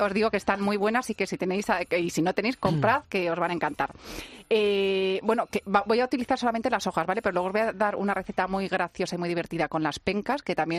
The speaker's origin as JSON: {"language": "Spanish", "town": "Villares", "country": "Spain", "tie": "born or raised there", "said": "ayer que estuve en Villares, en mi pueblo"}